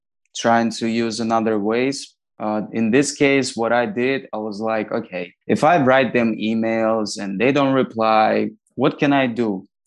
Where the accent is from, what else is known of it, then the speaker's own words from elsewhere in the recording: Welby, Moldova; I'm from Welby, Moldova, blah, blah, blah.